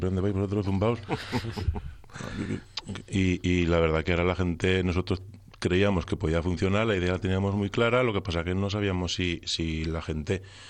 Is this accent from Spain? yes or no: yes; Bierge, Aragon, Spain; Somos de Vierge los dos y parte de este proyecto vino porque nos queríamos quedar a vivir en Vierge, que era el pueblo de mis padres y el pueblo de sus padres.